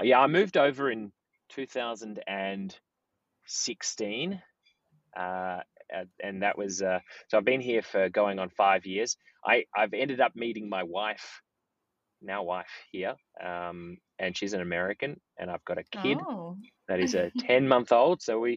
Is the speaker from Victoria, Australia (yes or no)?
yes; Melbourne, Victoria, Australia; I'm from Melbourne.